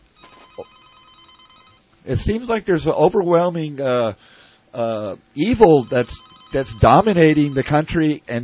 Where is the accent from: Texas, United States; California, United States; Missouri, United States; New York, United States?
California, United States; San Diego; also born or lived in San Francisco; Well, I'm actually a Californian. I've been in this state since 1959. My first birthday was here in the Bay Area, in San Francisco. My family moved to San Diego in 1964.